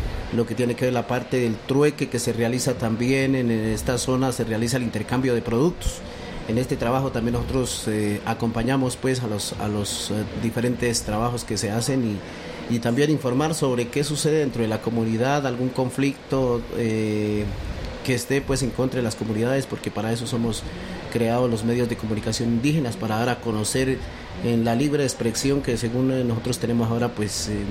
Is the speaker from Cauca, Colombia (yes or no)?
yes; Puracé, Cauca, Colombia; vengo del resguardo indígena de Coconuco, municipio de Puracé, departamento del Cauca.